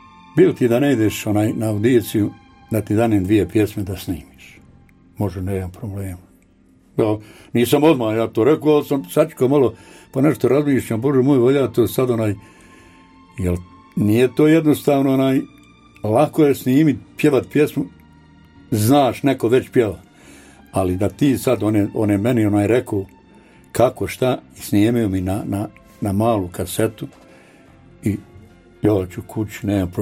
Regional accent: Brčko, Brčko District, Bosnia & Herzegovina; also born or lived in United States; ja sam iz Brčkog. I ne bježim od svog Brčkog. Bez obzira da sam, ja sam bio u Americi pa se vratio u svoj Brčkog prije 20 godina.

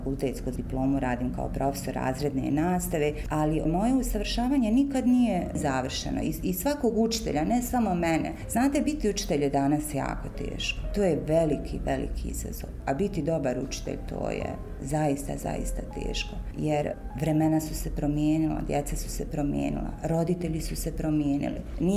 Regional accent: Brčko, Brčko District, Bosnia & Herzegovina; also born or lived in Lopare; Rođena sam u Loparama, ali naravno odrasla i osnovnu i srednju školu završila u Brčkom. Brčanka naravno.

